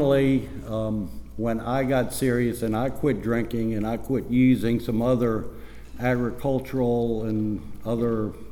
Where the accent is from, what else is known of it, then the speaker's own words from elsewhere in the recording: United States; I thought I had an inherent right as a American male to drink every day at 5 o'clock